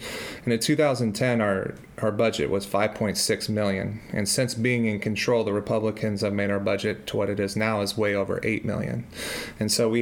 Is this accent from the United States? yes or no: yes; Pella, Iowa, United States; I'm a social worker, and I was born and raised in Pella. I own my own private practice in Oskaloosa called Unoya Counseling. I grew up on a century farm.